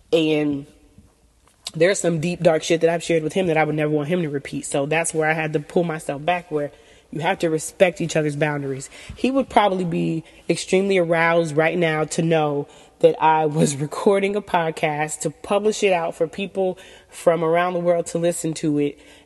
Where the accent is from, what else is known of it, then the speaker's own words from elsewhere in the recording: the South, United States; I grew up in the South, and I was raised to believe that a woman conducts herself a certain way in the bedroom.